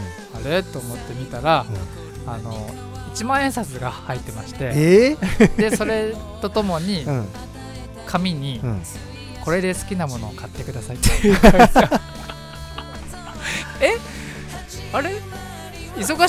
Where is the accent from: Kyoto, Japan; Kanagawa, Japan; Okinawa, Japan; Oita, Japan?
Kanagawa, Japan; Fujisawa; 藤沢出身の俳優タレントとして活動する私